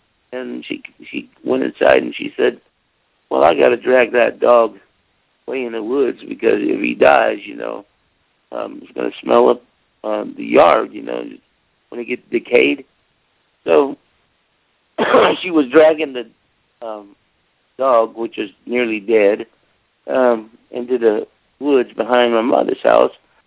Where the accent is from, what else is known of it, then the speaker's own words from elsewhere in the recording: Choctaw, Mississippi, United States; I'm here in Choctaw, Mississippi, which is about 5 miles from Philadelphia, Mississippi. And I'm from the Choctaw Indian Reservation.